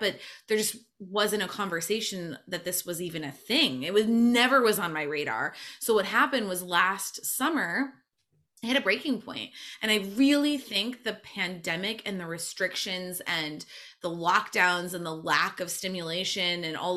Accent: Michigan, United States; I had moved back to the States. I'm from Michigan originally. I was, you know, back at home for a while.

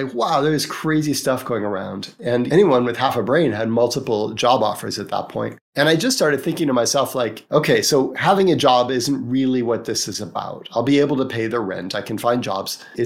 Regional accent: United States; It's even weirder for me because, as you can plainly hear, I'm American, and most Americans don't have passports

